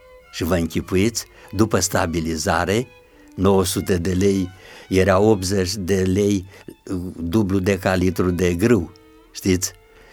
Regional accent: Curtișoara, Olt County, Romania; știa că sunt de la Curtișoara, 6 kilometri

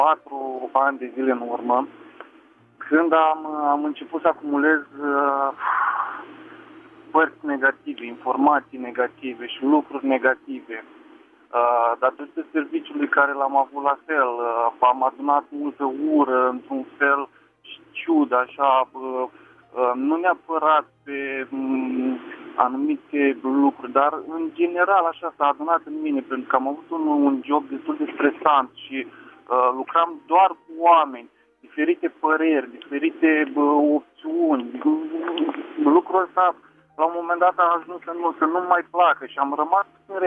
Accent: Botoșani, Botoșani County, Romania; sunt din Botoșani

